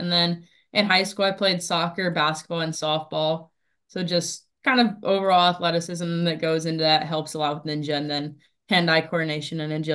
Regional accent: North Potomac, Maryland, United States; I'm 19, and I'm from North Potomac, Maryland.

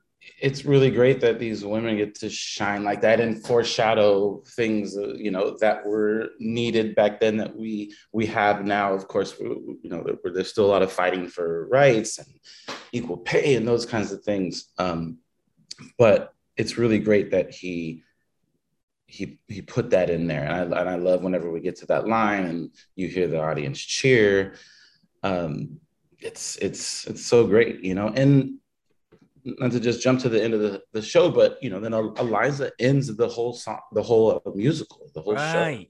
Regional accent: Los Angeles, California, United States; Los Angeles.

